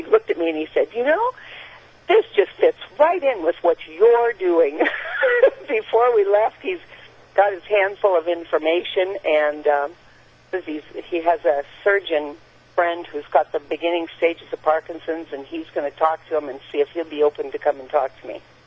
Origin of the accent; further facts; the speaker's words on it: Washington, United States; First of all … I'm here from Washington State.